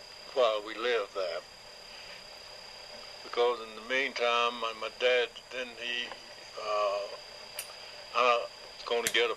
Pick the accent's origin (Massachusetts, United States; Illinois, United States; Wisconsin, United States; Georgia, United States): Georgia, United States; Woodville; born there; I was born near Woodville, Georgia, down on 1917.